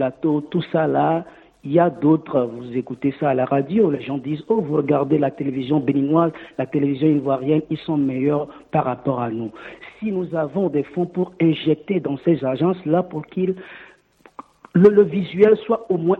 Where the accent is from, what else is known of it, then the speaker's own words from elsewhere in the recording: Togo; moi je suis Togolais, je suis fier d'être Togolais.